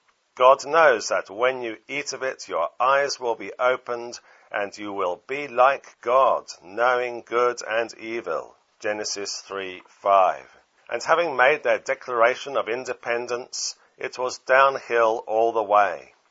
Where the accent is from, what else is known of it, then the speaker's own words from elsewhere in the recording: England, United Kingdom; I have to apologize for being an Englishman.